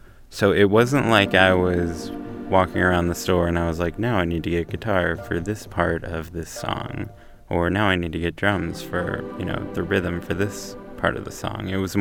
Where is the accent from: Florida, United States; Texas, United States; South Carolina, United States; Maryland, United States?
Maryland, United States; Columbia; now in Baltimore, United States; I'm 30 years old. I am the band master of this project called … I'm from Columbia, Maryland. I live in Baltimore.